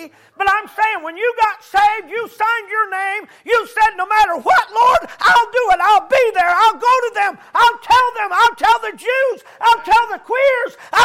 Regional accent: Michigan, United States; I was from Michigan in December and I ended up in Parris Island, South Carolina.

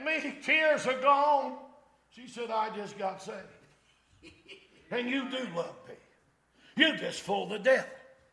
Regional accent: Kentucky, United States; Remember, I'm from Kentucky, so please give me a little slack.

